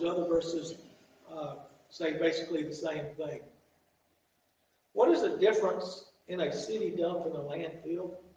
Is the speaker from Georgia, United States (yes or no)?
yes; Atlanta, Georgia, United States; And I know growing up in Atlanta, basically take the garbage, pile it up, and set it on fire.